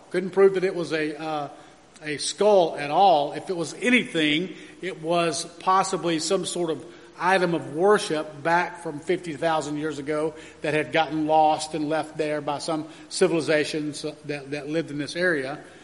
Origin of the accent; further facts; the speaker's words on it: Texas, United States; Yesterday, I was driving to my hometown, actually 2 days ago, in Texas